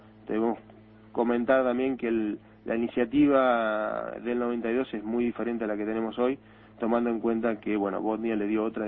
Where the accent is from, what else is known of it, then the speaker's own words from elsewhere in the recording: Uruguay; como uruguayo